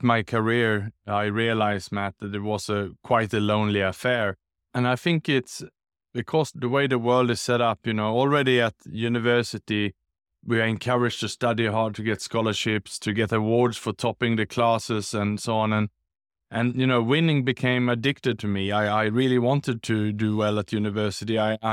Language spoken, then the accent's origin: English; Sweden; born there; English is a second language; also born or lived in Australia / Southeast Asia; Yes. So I was born in Sweden, in Europe, and then I was educated in Australia, and then I lived and worked the last 20 years in Southeast Asia.